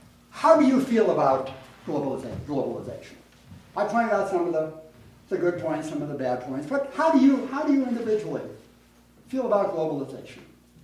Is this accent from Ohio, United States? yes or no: yes; Youngstown, Ohio, United States; I'm from Youngstown, Ohio, and there's probably no state has had the loss of industrial jobs as the state of Ohio.